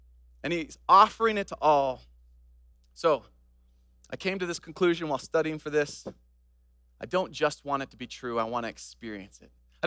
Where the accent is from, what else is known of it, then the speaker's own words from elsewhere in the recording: Papua New Guinea; I grew up in Papua New Guinea. It's an island above Australia. We were on the mainland